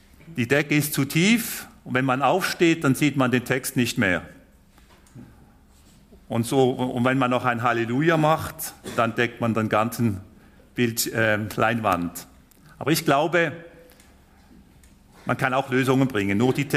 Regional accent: Grand Est, France; accent: Basel German and Alsatian; Ich bin aufgewachsen als Schweizer im Elsass und habe eine Mischung von Baslerisch und Elsässisch.

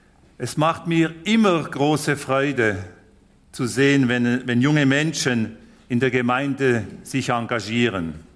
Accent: Grand Est, France; accent: Basel German and Alsatian; Ich bin aufgewachsen als Schweizer im Elsass und habe eine Mischung von Baslerisch und Elsässisch.

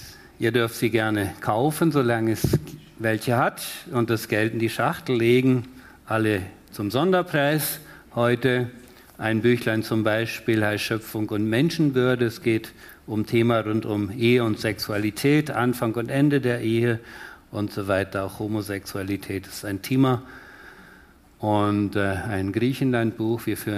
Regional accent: Chaco, Paraguay; now in Switzerland; Aufgewachsen sehr weit weg von hier, im Busch vom Chaco Paraguays in Südamerika, hinter den Kühen und auf dem Baumwollfeld.

